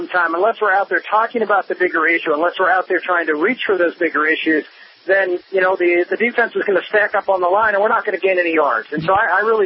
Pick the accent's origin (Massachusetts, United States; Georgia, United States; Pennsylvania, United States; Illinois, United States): Pennsylvania, United States; Pittsburgh; now in Des Moines, United States; Well, that's where I'm from. I'm from the Pittsburgh area, and I'm here in beautiful Des Moines, Iowa right now.